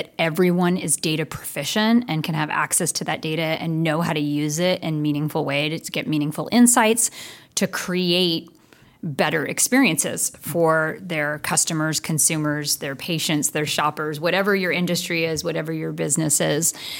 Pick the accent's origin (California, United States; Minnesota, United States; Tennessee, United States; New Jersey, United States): California, United States; but I was originally from the Bay Area. And so being a Bay Area gal, I made my way back to the Bay Area.